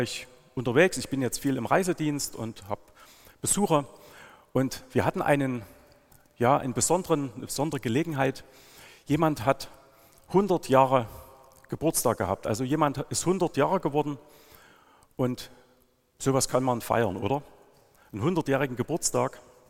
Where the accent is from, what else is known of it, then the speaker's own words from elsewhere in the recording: Schobau, Saxony, Germany; Ich komme ja aus dem Erzgebirge, ich bin in Schobau geboren, das ist hier gleich um die Ecke. Also ich hoffe, man versteht mich mit meinem Dialekt und ich kann einfach diesen Dialekt ja nicht so verstecken.